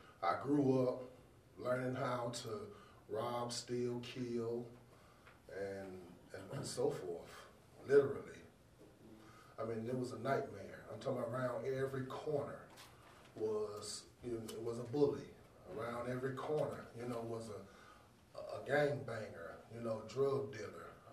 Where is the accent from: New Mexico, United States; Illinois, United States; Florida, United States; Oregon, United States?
Illinois, United States; Chicago; also born or lived in New York; So I was born in prison in New York. So my grandmother came and got me and brought me to my great aunt in Chicago